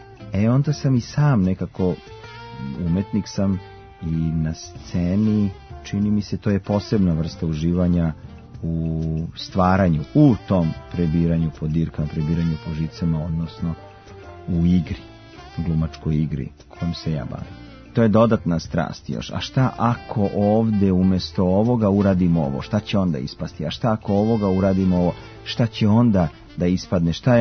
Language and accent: Serbian; Kragujevac, Šumadija, Serbia; born there; I onda prvo sam probao da se bavim fotografijom u Kragujevcu, u mom rodnom gradu.